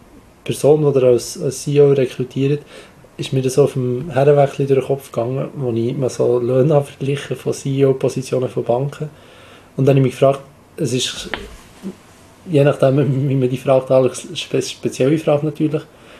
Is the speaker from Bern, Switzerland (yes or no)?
yes; Bern, Switzerland; Ich komme halt aus dem Kanton Bern